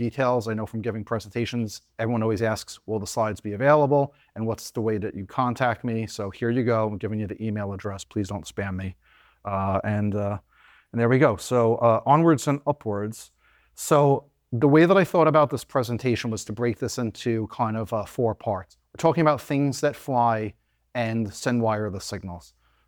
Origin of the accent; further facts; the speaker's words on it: Bethpage, New York, United States; I grew up in Bethpage, where Grumman is